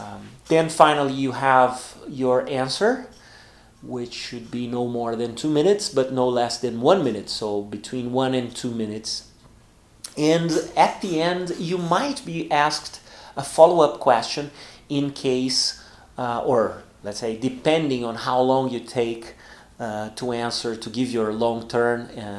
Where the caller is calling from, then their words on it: Porto Alegre, Rio Grande do Sul, Brazil; English is a second language; I'm speaking from Porto Alegre in the south of Brazil.